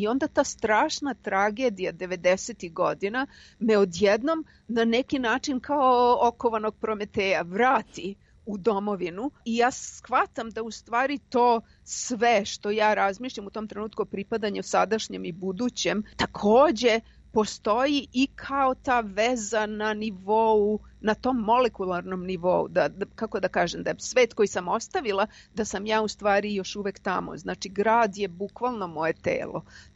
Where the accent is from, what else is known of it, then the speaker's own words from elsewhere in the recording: Belgrade, Serbia; moved away as an adult; now in United Kingdom; Ja sam otišla iz Beograda kao vrlo mlada, 23 godine sam imala u trenutku kada sam zaselila u Englesku